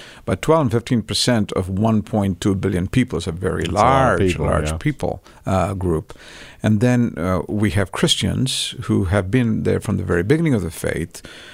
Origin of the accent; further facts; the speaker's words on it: Chennai, Tamil Nadu, India; I grew up in Chennai. It's mm-hmm. in southern India.